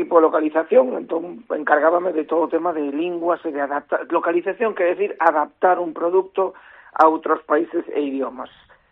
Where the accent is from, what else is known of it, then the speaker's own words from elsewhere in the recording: Galicia, Spain; moved away; eu tamén creía que lle debía un pouco iso a Galicia e a miña lingua, que, bueno, levo moitos anos fora, e perdón, se o meu galego non é tan bo como a xente que ainda está por aí